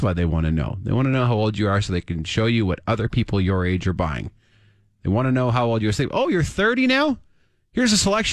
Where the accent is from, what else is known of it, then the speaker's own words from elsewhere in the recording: Canada; It's so painful as a Canadian to see that.